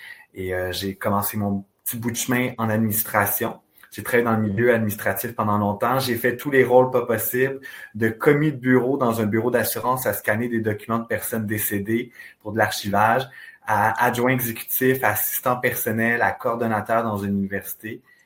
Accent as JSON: {"language": "French", "town": "Napierville", "region": "Quebec", "country": "Canada", "tie": "born or raised there", "also_born_or_lived": "Saint-Édouard", "said": "Je suis un petit gars natif de la Montérégie. J'ai grandi à Napierville, mais ma tante voudrait que je vous dise que je suis né à Saint-Édouard. Ne jamais oublier mes origines. C'est pas très loin. C'est un petit village qui est environ à 45 minutes de Montréal."}